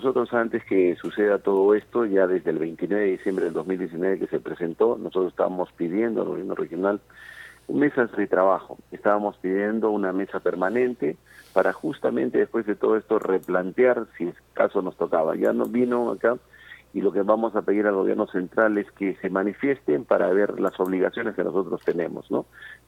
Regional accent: Peru; como buenos peruanos nosotros queremos seguir trabajando

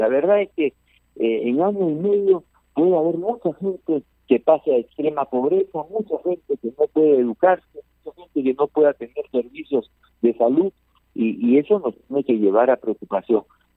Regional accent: Peru; pero somos nosotros los peruanos los principales perjudicados

